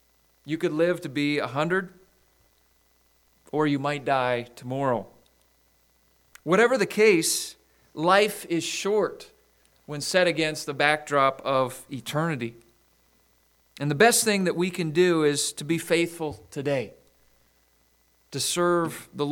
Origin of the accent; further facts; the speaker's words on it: Saskatchewan, Canada; Just yesterday morning, I heard the news of a bus crash right close to where I grew up in Saskatchewan.